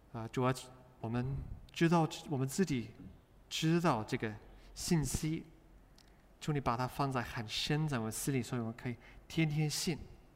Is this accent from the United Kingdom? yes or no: yes; United Kingdom; 我来自英国嘛，